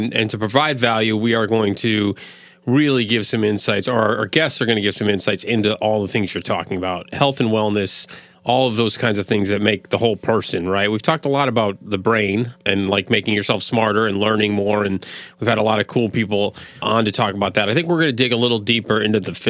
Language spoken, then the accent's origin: English; Massachusetts, United States; even where I grew up on Cape Cod